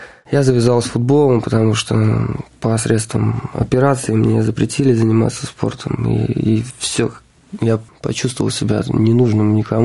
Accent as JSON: {"language": "Russian", "town": "Samara", "region": "Samara Oblast", "country": "Russia", "tie": "born there", "said": "Родился я в Самаре, мне 23 года."}